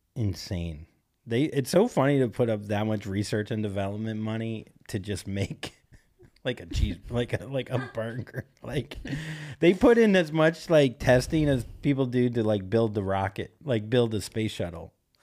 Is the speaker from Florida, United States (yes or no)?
yes; Vero Beach, Florida, United States; also born or lived in New York; growing up where I grew up in Vero Beach, Florida, or like Stewart, whatever, Treasure Coast area of Florida